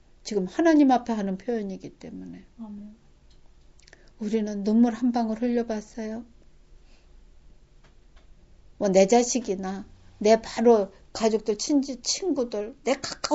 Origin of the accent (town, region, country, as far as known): South Korea